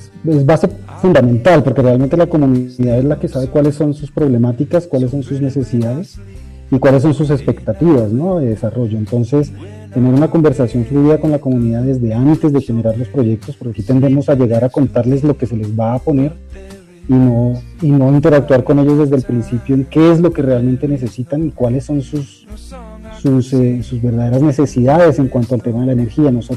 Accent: Bogotá, Colombia; yo soy de Bogotá y el calor me va a abrumar.

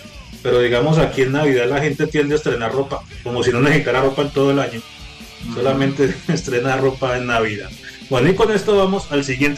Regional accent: Cali, Valle del Cauca, Colombia; A mí me tocó varias veces, yo soy de Cali

